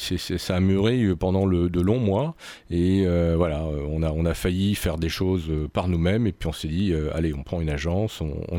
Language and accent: French; Vendôme, Centre-Val de Loire, France; now in Chambray-lès-Tours, France; j'ai 52 ans, je suis chambrésien depuis maintenant plus de 16 ans. Je suis originaire de Vendôme, donc c'est pas très très loin de l'Indre-et-Loire et de Tours.